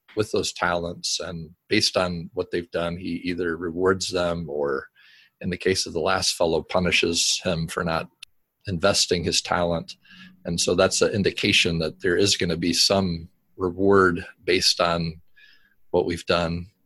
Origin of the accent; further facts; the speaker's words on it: North Carolina, United States; I'm from North Carolina.